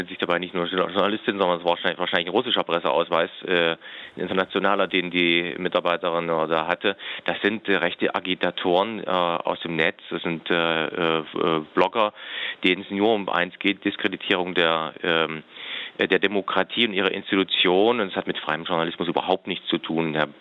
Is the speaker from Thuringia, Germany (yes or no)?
yes; Thuringia, Germany; Ich komme aus Thüringen, das ist mein Landesverband.